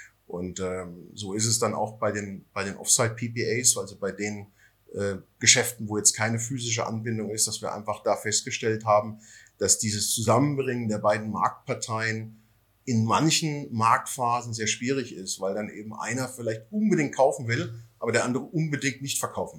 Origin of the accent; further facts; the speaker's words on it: Bavaria, Germany; In Franken, meine Heimat sozusagen, in der Nähe von Würzburg